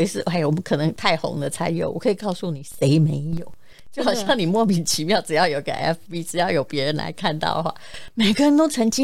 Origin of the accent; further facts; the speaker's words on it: Yilan County, Taiwan; now in Taipei, Taiwan; 我宜兰人。